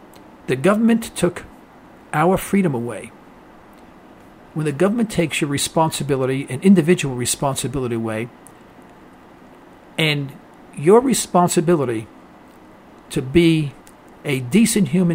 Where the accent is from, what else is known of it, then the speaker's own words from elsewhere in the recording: New York City, New York, United States; Hey, listen, I come from East Harlem back in the old days, Now, our place was really nice. I live right on First Avenue, really swell